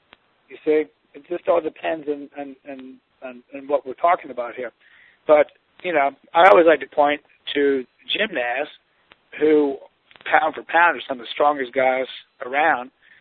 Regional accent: Carlisle, Pennsylvania, United States; Growing up in Carlisle, Pennsylvania, we were right next to York, and my dad used to take me down there as a youngster

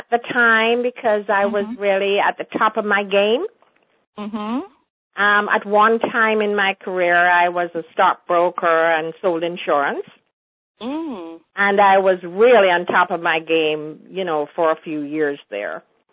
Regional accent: Jamaica; moved away as an adult; now in United States; But that's just to tell you how rooted I am in being a Jamaican.

